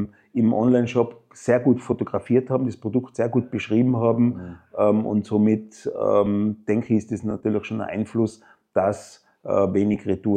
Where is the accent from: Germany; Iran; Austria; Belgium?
Austria; Tyrol; born there; Ich bin gebürtiger Tiroler, liebe die Berge